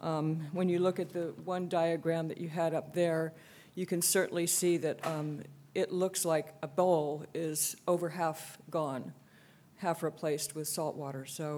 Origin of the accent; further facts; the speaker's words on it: Los Osos, California, United States; Good morning … I'm from Los Osos.